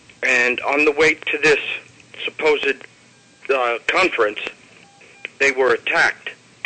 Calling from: Norman, Oklahoma, United States; Yes, this is … from Norman, Oklahoma.

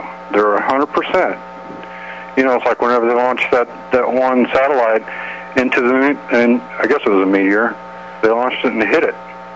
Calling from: California, United States; Hey, Kevin … in California.

